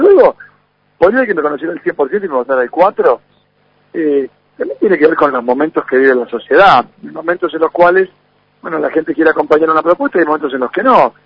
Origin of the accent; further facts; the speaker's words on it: Santa Fe, Argentina; born there; Yo nací en Santa Fe